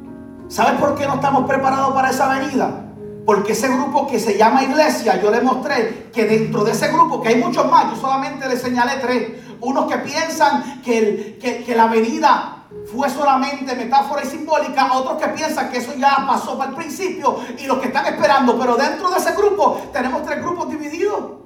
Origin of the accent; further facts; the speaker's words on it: Puerto Rico; vamos a hablar de Puerto Rico porque somos puertorriqueños.